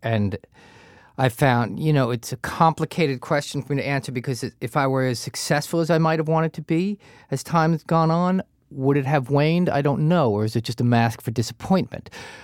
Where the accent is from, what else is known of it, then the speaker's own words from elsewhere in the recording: New Jersey, United States; No, I grew up in Jersey. We went down the Jersey Shore for 1 week